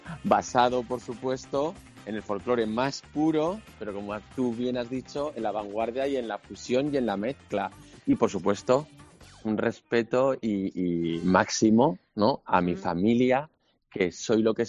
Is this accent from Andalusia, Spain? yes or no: no; Zaragoza, Aragon, Spain; un aragonés yo... enraizado en Zaragoza, aunque vivo fuera, uh-huh, y con las raíces tan marcadas